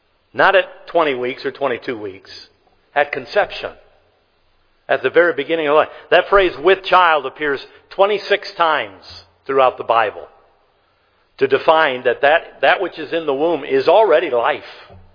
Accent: Michigan, United States; now in Ohio, United States; But those of you know that I am from that glorious state up north. I am from Michigan.

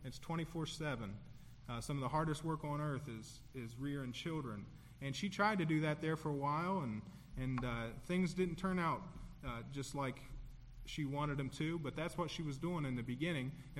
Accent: United States; And I'm a patriot. I am an American. I believe in America. I love America.

